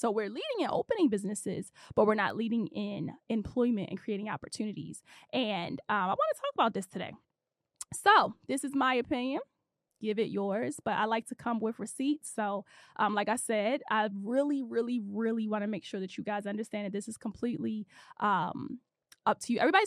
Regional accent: Baltimore, Maryland, United States; moved away as an adult; now in Los Angeles, United States; I am from the inner city. I'm from Baltimore, Maryland. I relocated to Los Angeles, California.

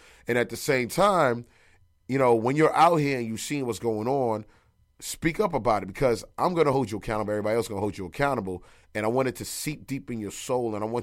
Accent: Brooklyn, New York, United States; Like, yo, I'm a kid from Brooklyn.

